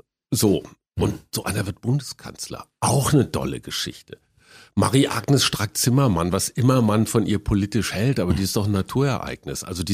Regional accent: Münster, North Rhine-Westphalia, Germany; Die städtischen Bühnen in Münster, meiner Heimatstadt in Westfalen

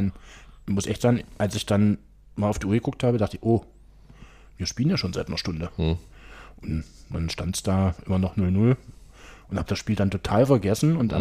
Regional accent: Halle, Saxony-Anhalt, Germany; die wilde Reise ging bis nach bis nach Halle und dort standen wir auf einmal erstmal. Kurioserweise in meiner alten Heimatstadt

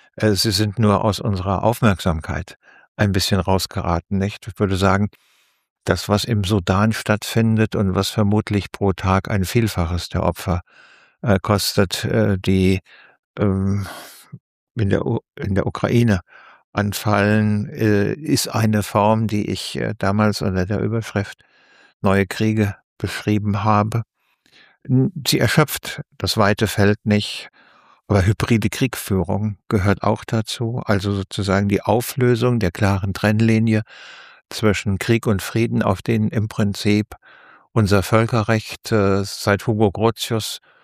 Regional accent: Hesse, Germany; Also ich bin in Hessen nördlich von Frankfurt groß geworden, habe dann Literaturwissenschaft, Germanistik, Politikwissenschaft und vor allen Dingen Philosophie studiert in Frankfurt

